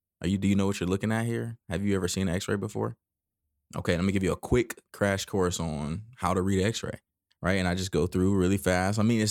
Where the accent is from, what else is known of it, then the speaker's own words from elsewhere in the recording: California, United States; I'm originally from California and I see the hygienists in California are freaking, first of all, killing it when it comes to, you know, what they're making.